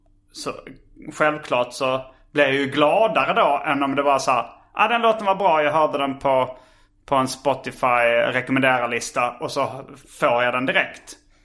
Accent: Järup, Skåne, Sweden; det fanns inga skivbutiker i Järup där jag växte upp.

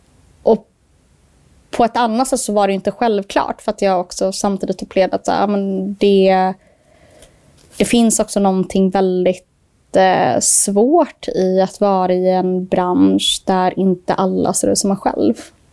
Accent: Gothenburg, Västra Götaland County, Sweden; now in Stockholm, Sweden; men jag kom till Stockholm 2014. Liksom. Men jag är född och uppvuxen i Göteborg.

